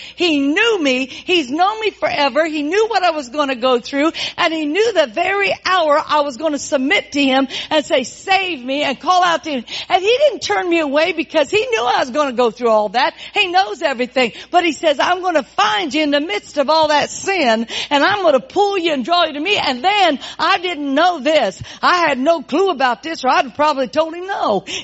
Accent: Indiana, United States; I'm from Indiana, man.

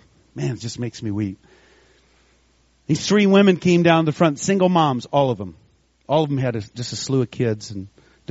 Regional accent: Midwest, United States; I grew up in the Midwest. Our number one thought, what will people think? It's a small town.

